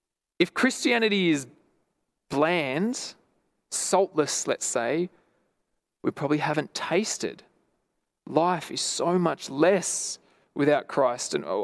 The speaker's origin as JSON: {"language": "English", "town": "Lithgow", "region": "New South Wales", "country": "Australia", "tie": "born or raised there", "said": "I grew up in Lithgow, as many of you know, and Lithgow's the hole the other side of the Blue Mountains."}